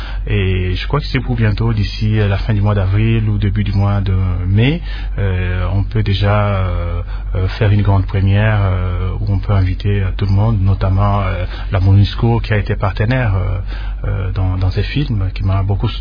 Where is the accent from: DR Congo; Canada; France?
DR Congo; moi je suis Congolais